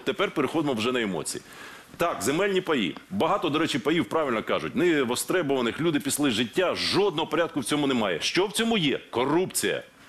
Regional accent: Zaporizhzhia, Zaporizhzhia Oblast, Ukraine; Скільки родовищ корисних копалин від мого рідного Запоріжжя до Закарпаття оформлено в корупційний спосіб

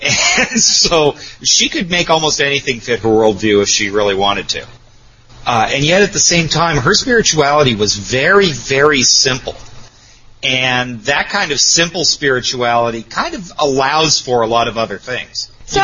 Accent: Canada; also born or lived in Los Angeles, United States; now in Chicago, United States; I was originally from Canada and was in the entertainment business.

